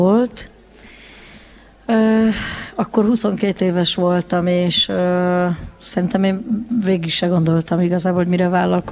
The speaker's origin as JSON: {"language": "Hungarian", "town": "Zalaegerszeg", "region": "Zala", "country": "Hungary", "tie": "born there", "also_born_or_lived": "Budapest", "said": "Hát Zalaegerszegen születtem, és ott 4 éves koromban elkezdtem járni zene óvodába."}